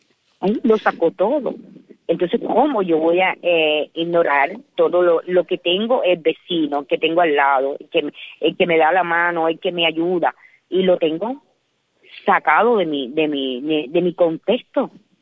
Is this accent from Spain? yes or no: no; Cuba; La esperanza está porque estamos aquí, somos cubanos.